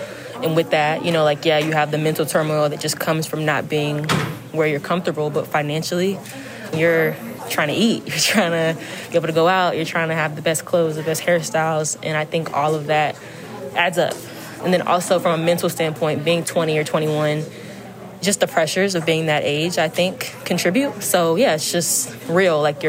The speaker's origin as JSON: {"language": "English", "town": "Alexandria", "region": "Virginia", "country": "United States", "said": "Alexandria, Virginia."}